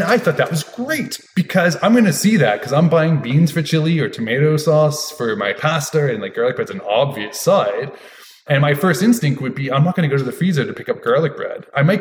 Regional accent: Canada; We can do it too for you up here in Canada. And because we're Canadian, we are a little bit less.

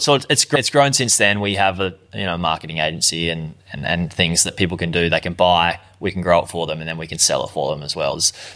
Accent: Australia; now in Bali, Indonesia; Yes, I am originally from Australia and I live in Bali, Indonesia at the moment.

